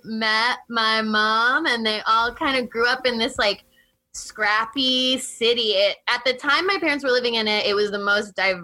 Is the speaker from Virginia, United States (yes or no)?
yes; Fairfax, Virginia, United States; also born or lived in Los Angeles; now in New York, United States; So I grew up in Fairfax, Virginia from when I was like 12 onward. But before that, my like young years, my parents were